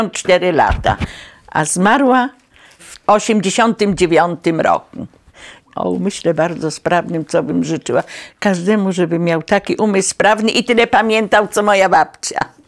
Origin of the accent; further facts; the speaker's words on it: Kraków, Lesser Poland, Poland; born there; urodziłam się w Bronowicach, w części Bronowic, na Błoniu, także się to nazywało. Również moi rodzice też mieszkali tutaj, ale mama była z Mydni, a tato z Bronowic, tak. No i babcia w Bronowicach. Też Bronowianka